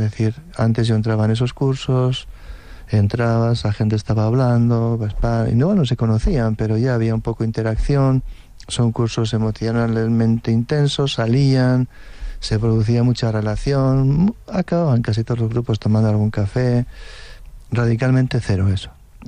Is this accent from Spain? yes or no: yes; Navarre, Spain; yo no soy de Pamplona, soy de la montaña